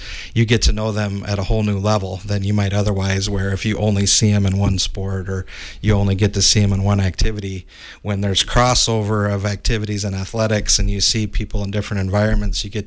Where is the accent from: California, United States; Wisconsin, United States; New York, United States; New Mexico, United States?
Wisconsin, United States; Livingston; And growing up in the Iowa Grant School District and living in Livingston, I'm kind of back where I come full circle back to the southwest part of the state.